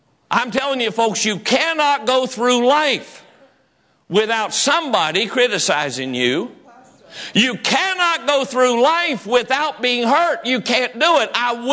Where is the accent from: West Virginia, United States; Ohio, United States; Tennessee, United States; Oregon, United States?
West Virginia, United States; I know that it's pronounced grievance, but I'm from West Virginia and we pronounce it grievance.